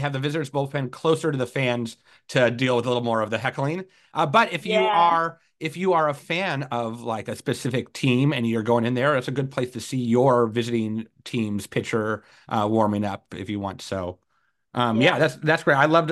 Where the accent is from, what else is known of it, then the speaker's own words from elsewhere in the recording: California, United States; I'm from the California Shore, so I don't know any of these places.